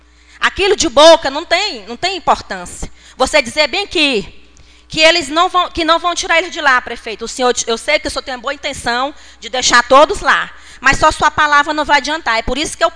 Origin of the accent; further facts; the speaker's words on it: Demerval Lobão, Piauí, Brazil; nasci e me criei na Demerval Lobão